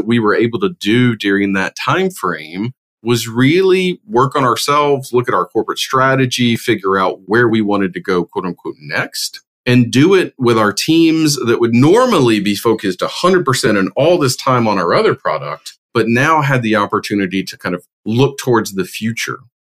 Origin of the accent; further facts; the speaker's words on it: Alabama, United States; also born or lived in Texas / Tampa; now in Atlanta, United States; So I was born in Texas, grew up in Alabama. Met my wife at the University of Auburn, where I completed my undergrad. From there, we have lived both in Alabama, Tampa for many years, and have been here in Atlanta for the last 8 years.